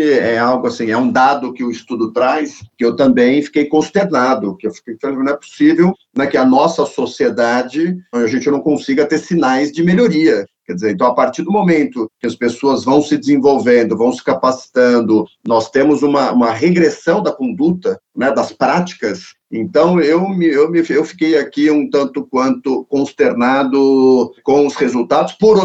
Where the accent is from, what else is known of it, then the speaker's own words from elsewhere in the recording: Brazil; a gente como brasileiro aqui tem que se lamentar